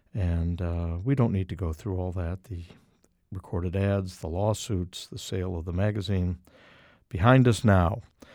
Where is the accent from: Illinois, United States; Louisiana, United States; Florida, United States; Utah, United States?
Illinois, United States; Chicago; born there; I was born in Chicago the day after the Second City